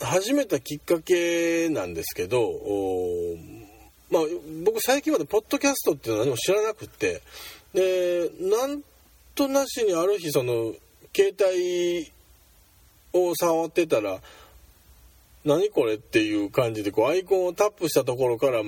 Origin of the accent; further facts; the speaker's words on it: Hyogo, Japan; born there; 自己紹介などをちょっとさせていただくと、兵庫県生まれの39歳です。はい。大阪で勤務しておりまして